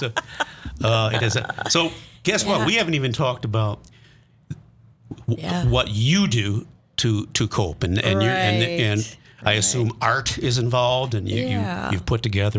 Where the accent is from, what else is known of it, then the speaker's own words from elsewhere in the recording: Milwaukee, Wisconsin, United States; I'm from Milwaukee, remember?